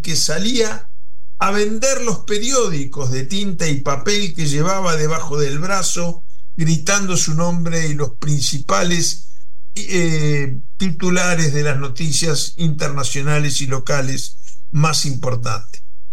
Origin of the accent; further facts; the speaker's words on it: Uruguay; Lo digo yo, que soy uruguayo